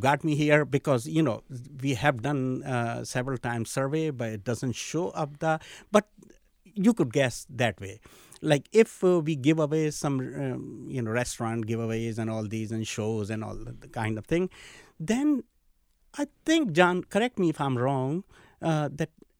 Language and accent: English; India; I'm from South Asia, as in, you know, I'm from India. I grew up as a minority.